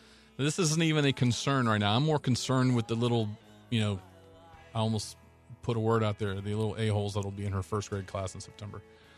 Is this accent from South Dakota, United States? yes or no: no; Baltimore, Maryland, United States; I'm from the Baltimore area.